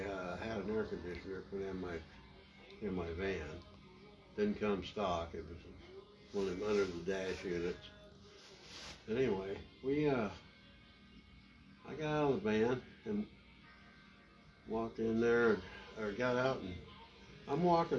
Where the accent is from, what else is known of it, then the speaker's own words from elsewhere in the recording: Illinois, United States; I said, I come from Illinois. We got grasshoppers, but I said, these fuckers are big.